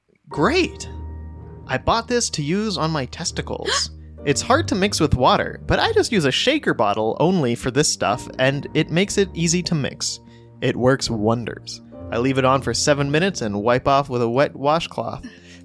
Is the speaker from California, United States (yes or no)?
no; Mount Wolf, Pennsylvania, United States; I live in Mount Wolf, Pennsylvania. My city is not entirely relevant, but not many people are familiar with my hometown, so I thought I'd give it a shout out.